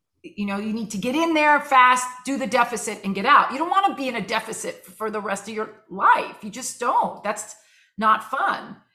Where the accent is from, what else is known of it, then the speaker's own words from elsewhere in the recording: Cuba; I'm Cuban and Catholic. I grew up very steeped in Catholicism, and my mother's Cuban.